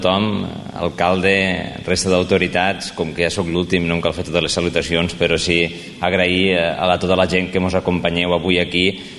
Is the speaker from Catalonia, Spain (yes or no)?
yes; Pauls, Catalonia, Spain; sóc de Pauls, sóc d'aquí al costat